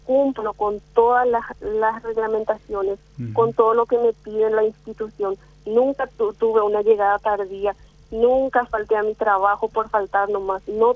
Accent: Coronel Oviedo, Caaguazú, Paraguay; Soy de Coronel Oviedo, pero cumplo función en la unidad sanitaria de Caaguazú.

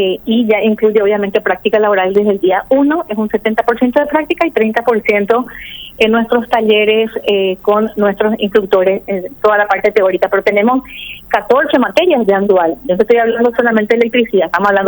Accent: Paraguay; como mujer paraguaya y patriota que soy

